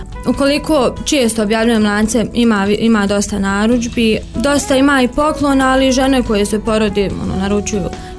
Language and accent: Bosnian; Zenica, Federation of Bosnia and Herzegovina, Bosnia & Herzegovina; iz Zenice sam, imam 24 godine, trenutno sam student odsjeka za turski jezik i književnost druga godina. Udata sam, imam djevojčicu od skoro 3 godine.